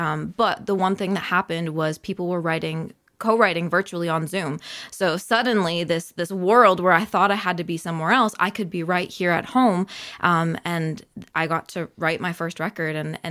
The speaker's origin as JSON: {"language": "English", "town": "Tillsonburg", "region": "Ontario", "country": "Canada", "tie": "born or raised there", "said": "I was born and raised right here in Tilsonburg"}